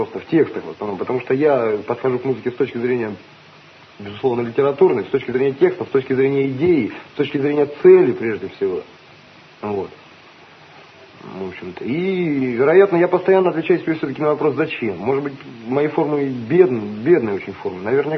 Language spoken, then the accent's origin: Russian; Cherepovets, Vologda Oblast, Russia; Я сам из Череповца.